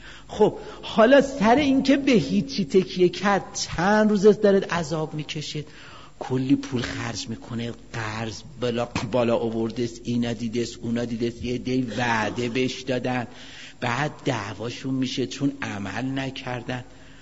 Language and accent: Persian; Iran